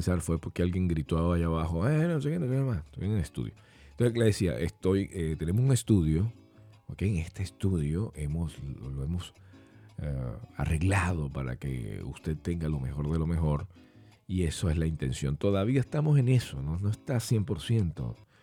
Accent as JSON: {"language": "Spanish", "country": "Venezuela", "said": "Lo más importante es que somos venezolanos, ¿eh? Ustedes, venezolanos, somos venezolanos."}